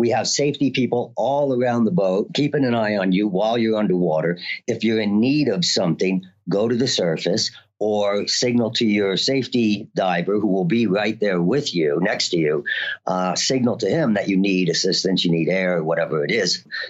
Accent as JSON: {"language": "English", "region": "East Coast", "country": "United States", "tie": "born or raised there", "said": "I had started doing stunts in New York City, so I grew up on the East Coast"}